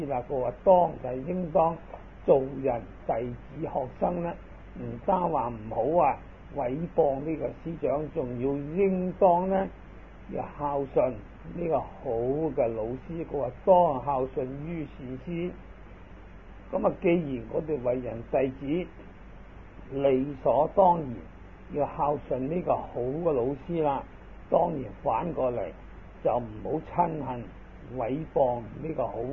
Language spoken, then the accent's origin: Cantonese; China; 就系属于译过我哋中国人叫做比丘，就系广东话就比较得讲得白